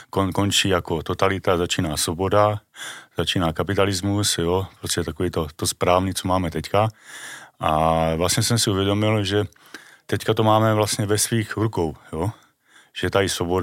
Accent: Olomouc, Olomouc Region, Czechia; born or raised there; also born or lived in Dluhonice

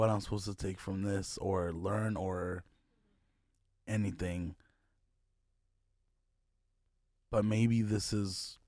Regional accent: California, United States; My dad lives in Mexico, and he comes to my hometown in California every once in a while

